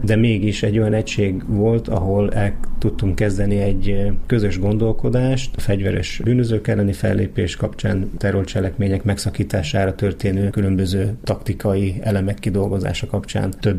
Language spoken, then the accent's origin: Hungarian; Szolnok, Jász-Nagykun-Szolnok, Hungary; born there; Én Szolnokon születtem, és abban az időben Szolnokon nagyon népszerű volt ez a sport.